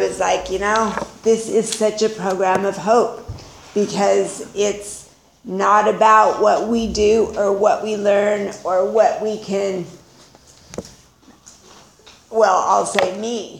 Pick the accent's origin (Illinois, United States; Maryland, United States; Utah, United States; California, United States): Utah, United States; born there; I was born in Utah to a scared teenage girl who was raising her brothers and one sister.